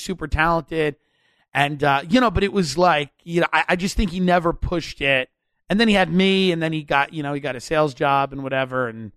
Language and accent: English; New York, United States; It's my homecoming. I'm from New York. I live here now.